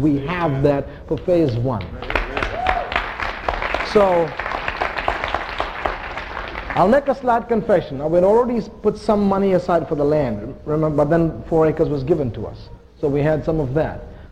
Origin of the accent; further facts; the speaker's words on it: India; One, I was born and raised in India.